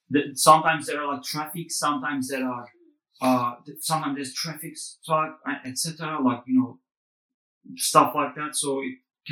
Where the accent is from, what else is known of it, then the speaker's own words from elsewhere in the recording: Istanbul, Turkey; English is a second language; now in Estonia; Because, well, growing up in Istanbul is nice and everything, but it's very tiring at the same time.